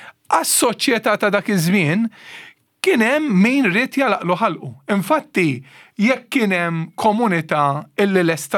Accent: Santa Lucia, South Eastern Region, Malta; Jien minn Santa Lucia, imma missieri mill-Birgu u għammi minn Ħalluqa

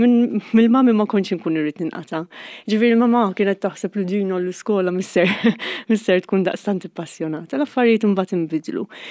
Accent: Nadur, Gozo, Malta; born or raised there

